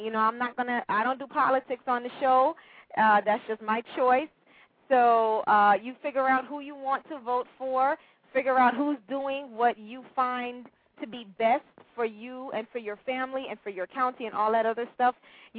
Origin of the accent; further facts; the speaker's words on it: New York, United States; you guys know I grew up in New York